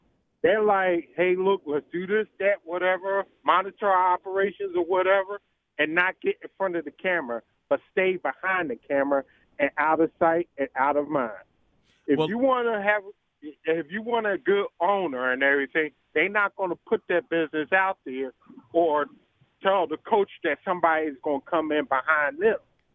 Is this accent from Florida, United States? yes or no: no; Philadelphia, Pennsylvania, United States; Hey, you're in my hometown of Philly, man.